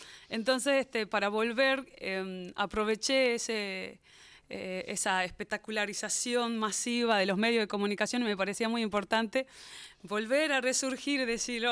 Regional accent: Cafayate, Salta, Argentina; venimos desde Salta, Cafayate Salta.

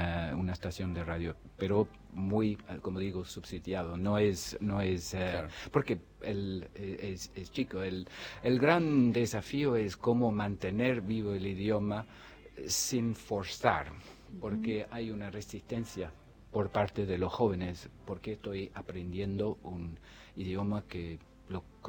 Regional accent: Ireland; Spanish is a second language; empecé con el italiano, el francés y el irlandés también, claro, que es nuestro primer idioma, el gaélico

